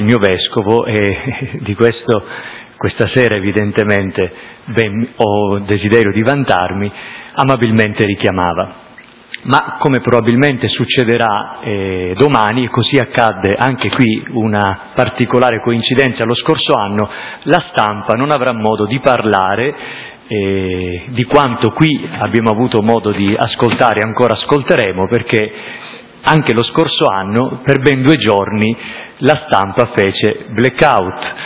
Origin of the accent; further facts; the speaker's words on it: Sicily, Italy; quindi lontano dalla terra di Sicilia, io in gran parte lontano dalla mia terra